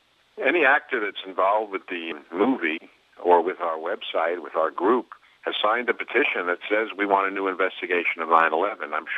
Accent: Brooklyn, New York, United States; I'm from Brooklyn, but not Massachusetts, New York.

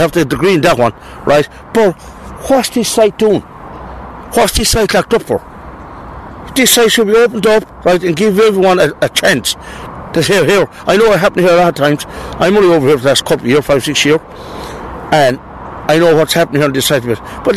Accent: Ireland; now in Bristol, United Kingdom; I'm an Irishman. I'm in Ireland for the last 50 years. I'm over here for the last couple of years.

